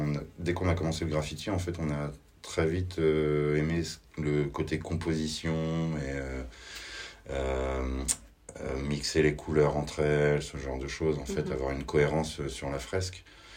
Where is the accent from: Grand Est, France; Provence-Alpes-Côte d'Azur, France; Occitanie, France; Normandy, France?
Normandy, France; Le Havre; Chez nous, je suis originaire du Havre